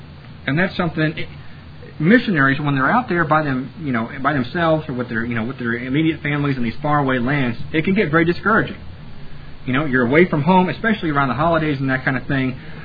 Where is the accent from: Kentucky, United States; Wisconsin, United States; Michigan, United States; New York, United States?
Kentucky, United States; Okay, now I'm not up from Texas, so I don't quite understand the Oklahoma-Texas thing, but I am from Kentucky, and we sure don't like Tennessee.